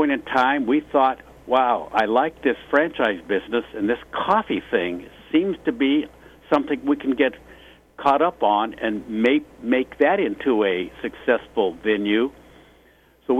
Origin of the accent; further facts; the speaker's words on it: Spokane, Washington, United States; also born or lived in San Clemente / San Diego; now in Seattle, United States; even though I live in Seattle, I was raised in Spokane, but I went to high school in San Clemente.